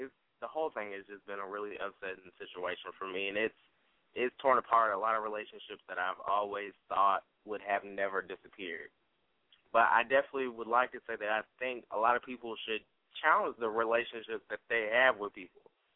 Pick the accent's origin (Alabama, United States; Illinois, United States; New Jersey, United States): Alabama, United States; I grew up in Alabama, so I know when things are based upon race